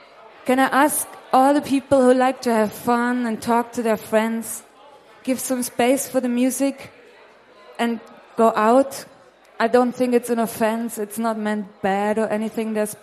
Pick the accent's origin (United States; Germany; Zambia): Germany; Berlin; I'm from Berlin.